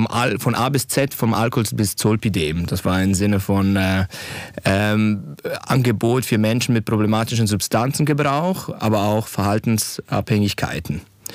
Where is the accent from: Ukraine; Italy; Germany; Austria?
Italy; moved away as an adult; now in Switzerland; Ich bin in Italien aufgewachsen. Ich bin halb Italiener, halb Deutscher und ich habe dort auch mein Medizinstudium abgeschlossen, bin dann in der Schweiz umgezogen